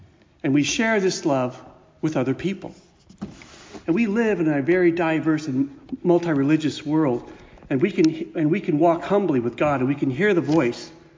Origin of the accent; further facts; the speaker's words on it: Upland, California, United States; born there; So I was born in Upland, California. And I was brought in and raised as a Christian.